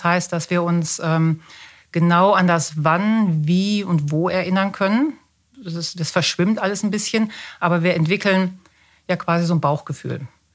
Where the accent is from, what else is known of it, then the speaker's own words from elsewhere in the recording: Münster, North Rhine-Westphalia, Germany; moved away as an adult; Man hört es vielleicht, dass ich nicht gebürtig aus dem Schwabenland komme. Ich komme aus Münster in Westfalen und wir sind nach meinem Facharzt, das war Anfang der 2000er, der 10er Jahre, hier hingezogen.